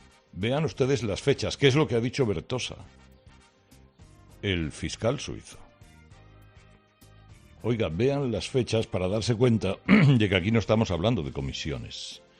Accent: Spain; como ciudadano español que soy.

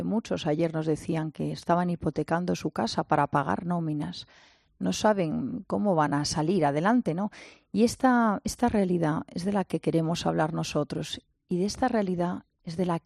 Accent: Spain; yo soy española, de cuna y de educación, pero tengo nacionalidad cubana también.

